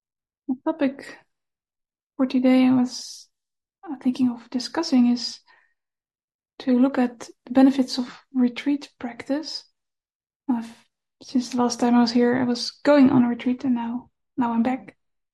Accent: Netherlands; English is a second language; when I just started meditating and I went to the local sangha in my hometown back in the Netherlands where I was living at the time

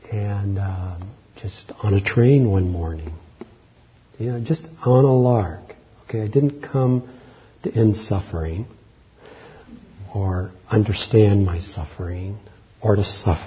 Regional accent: Columbia, Missouri, United States; which was Roman Catholic as I grew up in the Midwest in Columbia, Missouri, a university town.

